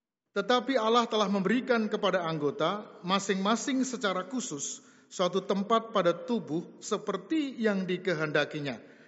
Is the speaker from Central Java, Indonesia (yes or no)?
yes; Semarang, Central Java, Indonesia; now in Jakarta, Indonesia; saya aslinya Semarang loh. Ya, dari Jalan Beringin, dulu lahirnya di sana. Jadi gayanya kan Batak tapi medok gitu ya. Di Jakarta juga pada heran, ini benar-benar gak saya bilang, belah jiwa saya Batak, betul.